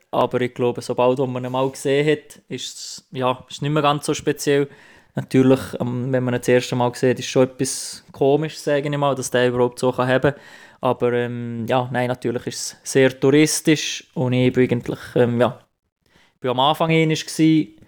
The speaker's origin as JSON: {"language": "German", "country": "Switzerland", "moved": "yes", "lives_now": "Viareggio, Italy", "said": "irgendwo als Schweizer am Meer zu wohnen, ist schon sehr speziell"}